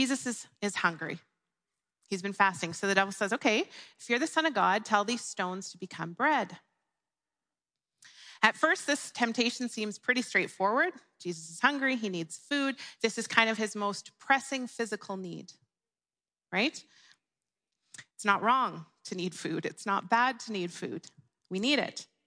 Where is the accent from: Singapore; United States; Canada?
Canada; I can make Canadian jokes now because I'm a Canadian